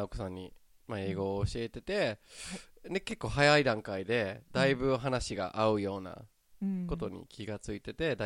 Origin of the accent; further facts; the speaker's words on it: Canada; Japanese is a second language; now in Japan; まあ、僕は、はい、カナダ出身で、ね、まあ、9年間ぐらい日本に住んでいて